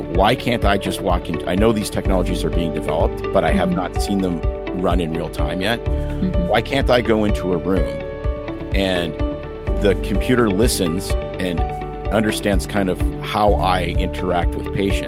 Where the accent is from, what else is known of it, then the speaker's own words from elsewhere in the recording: Saskatoon, Saskatchewan, Canada; moved away as an adult; now in United States; Okay, so I was born actually in Canada, educated at the University of Saskatchewan, grew up in the small city of Saskatoon. Practiced there very, very briefly. And then we were recruited into the Pacific Northwest of the United States.